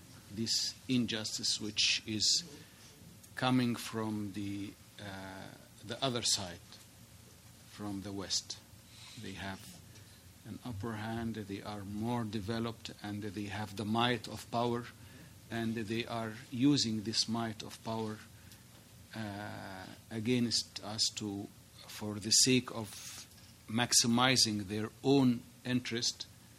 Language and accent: English; Egypt; I'm from Egypt, and I'm the Director General of the Political Department of the OIC. I'm an Egyptian diplomat.